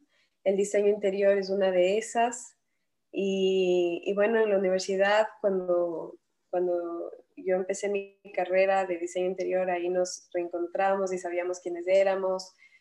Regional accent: Ecuador; moved away as an adult; now in Miami, United States; soy mamá, tengo 36 años, estoy casada, soy ecuatoriana y actualmente vivo en Miami, me mudé hace 4 años.

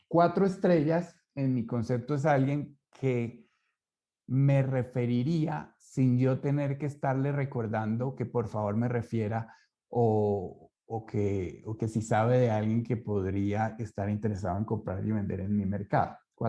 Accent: Santander, Colombia; Yo soy santandereano, me entiendo con los santandereanos

